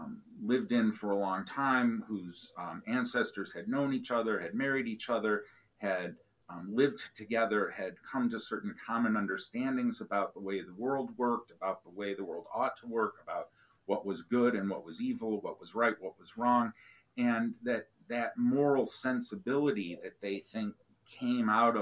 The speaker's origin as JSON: {"language": "English", "region": "Northern United States", "country": "United States", "tie": "born or raised there", "said": "Growing up in the North, you know, in the 1960s and 70s, like I did, still plenty of racism to be found there as well, right?"}